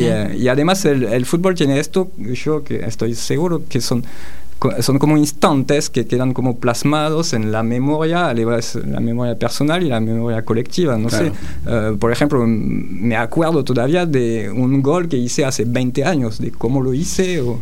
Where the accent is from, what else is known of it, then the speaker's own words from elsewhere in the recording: south of France, France; yo soy del sur de Francia y ahí era como más fútbol que rugby